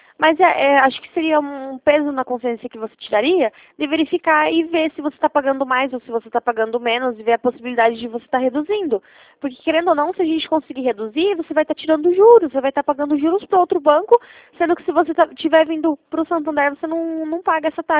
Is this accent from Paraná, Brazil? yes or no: yes; Curitiba, Paraná, Brazil; Isso mesmo. Eu sou de Curitiba, porém eu atendo o Brasil inteiro.